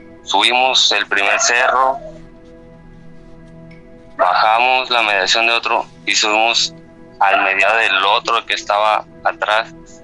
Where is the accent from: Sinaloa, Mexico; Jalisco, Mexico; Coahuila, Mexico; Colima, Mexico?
Coahuila, Mexico; Torreón; now in Cancún, Mexico; Ahorita radico en Cancún, pero soy originario de Torreón, Coahuila.